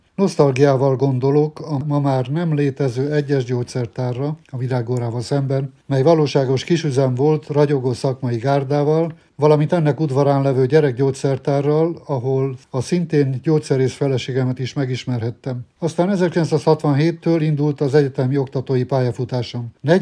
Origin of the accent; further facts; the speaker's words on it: Târgu Mureș, Mureș County, Romania; Marosvásárhelyen születtem, még a kis magyar világban.